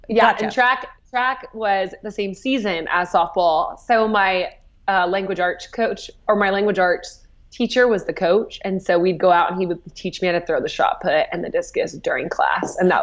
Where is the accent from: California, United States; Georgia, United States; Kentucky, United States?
California, United States; Yorba Linda; now in Orange Park Acres, United States; I grew up in Yorba Linda, California.